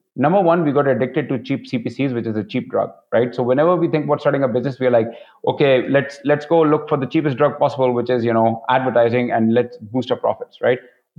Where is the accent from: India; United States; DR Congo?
India; I fit the criteria. I'm Indian.